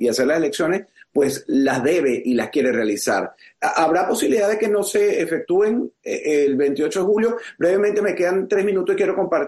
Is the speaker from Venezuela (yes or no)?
yes; Venezuela; yo, este servidor como periodista y como venezolano